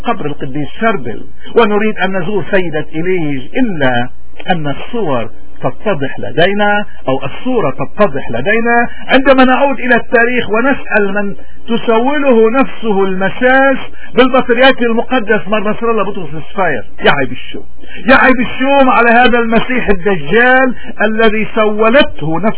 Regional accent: Lebanon; وهم كثر في بلدنا لبنان

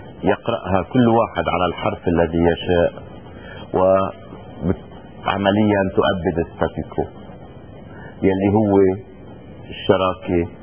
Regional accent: Lebanon; فإعلان بعبده هو بحد ذاته تسوية تحفظ لنا كلبنانيين خروج مشرف من سوريا

